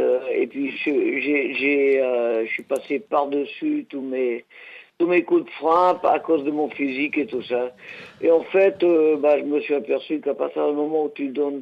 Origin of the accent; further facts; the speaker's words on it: Italy; et en fait, quand j'étais môme en Italie, j'écoutais les premiers rockers, tu vois.